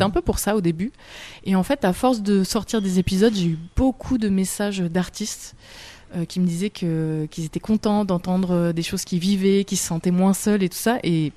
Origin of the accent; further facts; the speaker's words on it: Grenoble, Auvergne-Rhône-Alpes, France; je suis allée chercher sur Grenoble, donc là d'où je viens